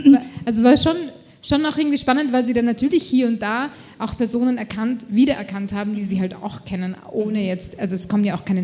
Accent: Austria; also ich bin Österreicherin

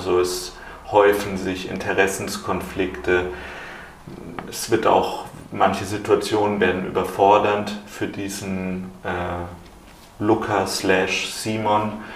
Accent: Tübingen, Baden-Württemberg, Germany; Also in dem Jahr, in dem ich geboren wurde, 92, ist in Tübingen, in meiner Heimatstadt

